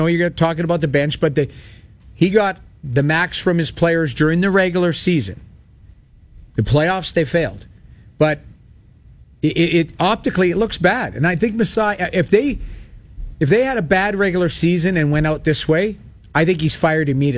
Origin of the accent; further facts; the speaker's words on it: Edmonton, Alberta, Canada; I grew up in Edmonton, so I can.